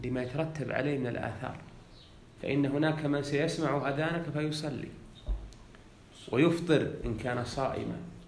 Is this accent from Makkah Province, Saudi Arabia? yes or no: no; Unaizah, Al-Qassim, Saudi Arabia; في بلدتنا في عنيزة